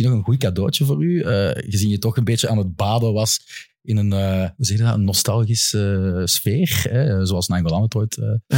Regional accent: Limburg, Belgium; wij zijn als Belgen en als Limburgers misschien wel wat verbonden, toch gelieerd aan Nederland.

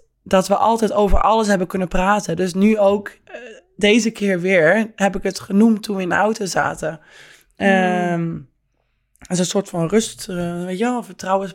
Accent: Schalkwijk, Utrecht, Netherlands; ik kom uit Schalkwijk, klein dorpje.

